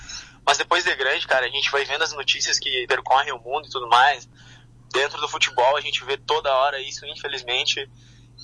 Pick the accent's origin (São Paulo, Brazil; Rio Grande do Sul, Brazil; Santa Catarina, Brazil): Rio Grande do Sul, Brazil; Rosário do Sul; now in Garibaldi, Brazil; Embora faça pouco tempo que eu tô morando aqui, que eu sou natural de Rosário do Sul, da fronteira oeste, e faz 2 anos que eu tô morando aqui em Garibaldi